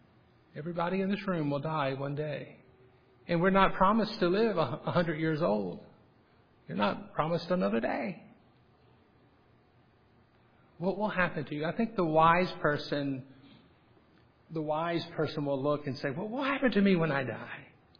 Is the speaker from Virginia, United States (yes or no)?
yes; Virginia, United States; I'm from Virginia, and in some of those southern states, they still go back to the graves, and it's a very honorable thing.